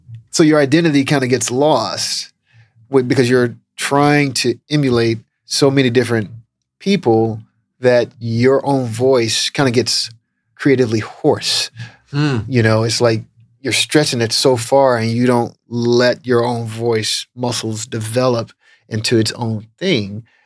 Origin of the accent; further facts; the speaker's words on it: Memphis, Tennessee, United States; accent: Southern; I didn't want anybody to tease me because of my Southern accent. Mm. You know, oh, you're from the South. You're from Memphis. It's like, first of all, we don't talk like that from Memphis.